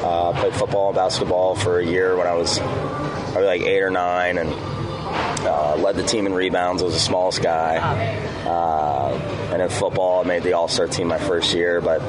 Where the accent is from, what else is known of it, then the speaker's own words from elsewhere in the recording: Cincinnati, Ohio, United States; born there; Well, I was born in Cincinnati